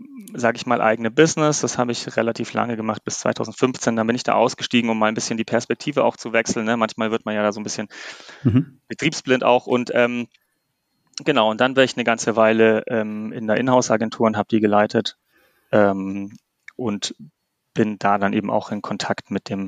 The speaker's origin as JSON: {"language": "German", "town": "Munich", "region": "Bavaria", "country": "Germany", "tie": "born or raised there", "moved": "as an adult", "lives_now": "Stuttgart, Germany", "said": "Und ich komme ursprünglich aus München übrigens. Ich bin in München geboren und habe auch knapp über 20 Jahre in München gelebt, bevor ich dann hier nach Stuttgart gezogen bin."}